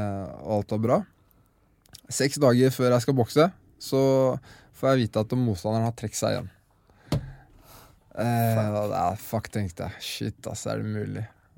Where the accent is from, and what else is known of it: Skien, Telemark, Norway; born or raised there